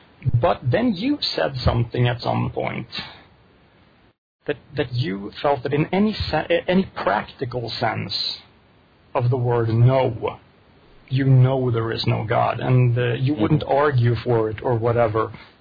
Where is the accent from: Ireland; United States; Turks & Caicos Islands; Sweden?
Sweden; I grew up in Sweden, still live there. I grew up in an atheist household, even by Swedish standards.